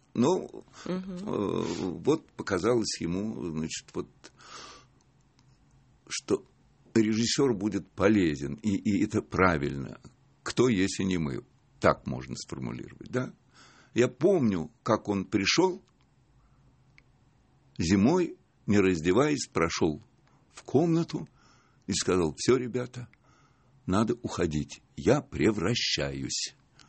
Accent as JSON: {"language": "Russian", "town": "Donetsk", "region": "Donetsk Oblast", "country": "Ukraine", "said": "я из Сталина приехал поступать"}